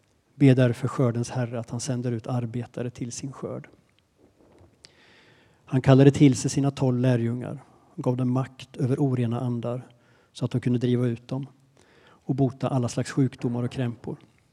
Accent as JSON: {"language": "Swedish", "town": "Vadstena", "region": "Östergötland", "country": "Sweden", "tie": "born or raised there", "said": "jag är från Vadstena från början. Bodde mina första 20 år där."}